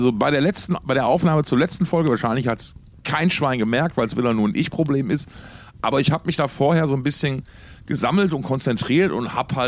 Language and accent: German; North Rhine-Westphalia, Germany; Mir ist das egal, ich komme aus dem Ruhrpott und da ist das der Sensei.